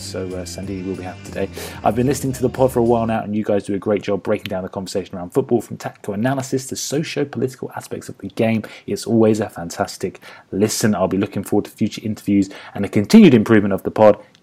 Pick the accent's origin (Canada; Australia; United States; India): Australia; I'm from Australia, and there is a lack of good football content.